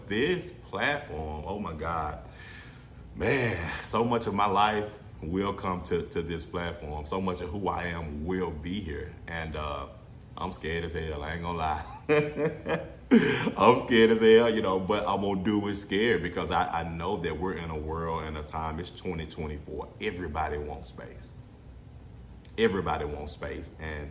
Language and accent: English; Memphis, Tennessee, United States; I come from Boxtown. Shout out to Boxtown, Coral Lake, that area of Memphis. That's where I come from. Grew up in the bottoms.